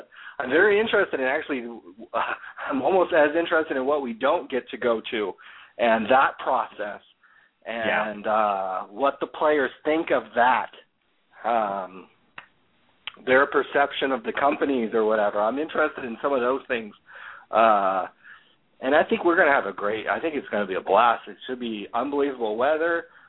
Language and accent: English; California, United States; And you got to think, too, we're kind of jaded because we're from California.